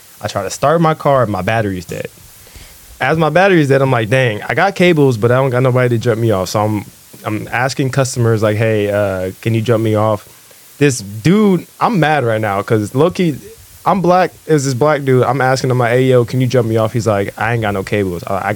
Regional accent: Fort Worth, Texas, United States; now in San Marcos, United States; He finally gets to where we live in San Marcos. We're from Fort Worth, so it took him like 4 hours to get here.

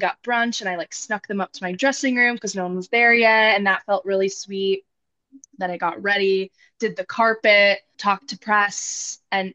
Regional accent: Sacramento, California, United States; Yeah. I grew up in Sacramento.

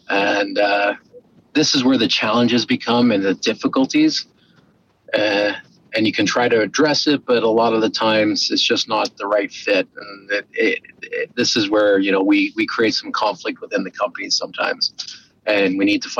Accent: Canada; which, we as a Canadian, home ownership seems to be one of our top priorities.

